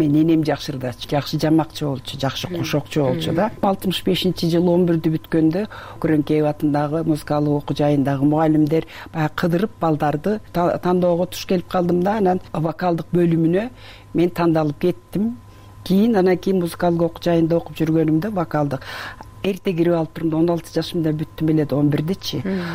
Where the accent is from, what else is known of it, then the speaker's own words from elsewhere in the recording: Tasma, Issyk-Kul Region, Kyrgyzstan; Мен баягы Түп районуна караштуу Тасма айылында төрөлгөм. Анан ошол жерге келип 3-чү класстан баштап 7 жылдык мектепте ошол жерде окуп калдым.